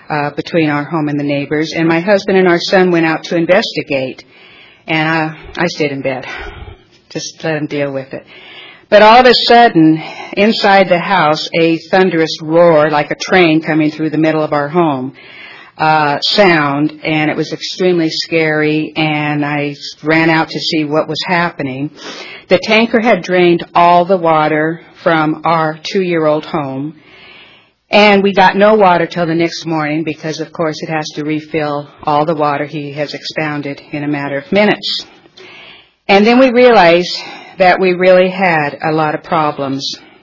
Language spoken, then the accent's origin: English; California, United States; I was born and raised in San Joaquin County.